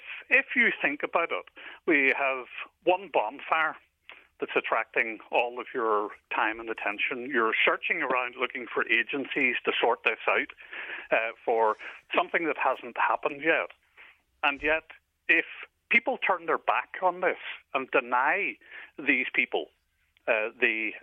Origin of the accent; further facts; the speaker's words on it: Belfast, Northern Ireland, United Kingdom; I grew up and lived in North Belfast. I don't need anybody to revise my lived experience.